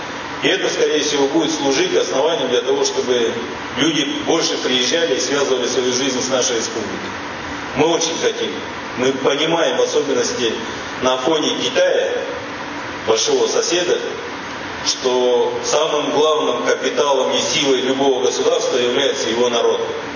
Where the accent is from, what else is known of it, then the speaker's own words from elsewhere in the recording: Tuva, Russia; в том числе моей малой родины, народа, который населяет республику Тува, был передан вам.